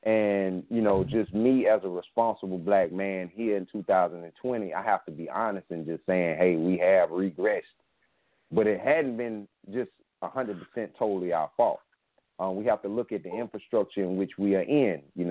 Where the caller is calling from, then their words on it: Columbia, South Carolina, United States; I'm calling from Columbia, brother.